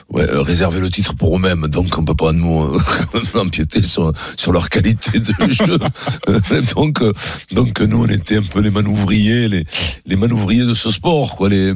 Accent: Paris, Île-de-France, France; born there; Oui, je suis né à Paris.

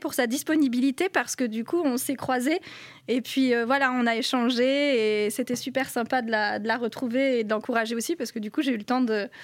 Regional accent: Centre-Val de Loire, France; on est originaire de l'Indre et du coup, voilà, on fait partie du club là-bas.

